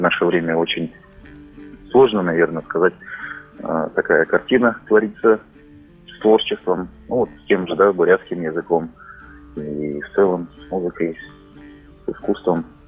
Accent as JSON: {"language": "Russian", "region": "Irkutsk Oblast", "country": "Russia", "tie": "born or raised there", "said": "я преподаю у себя на родине, в Осинском районе, это Осинская школа искусств."}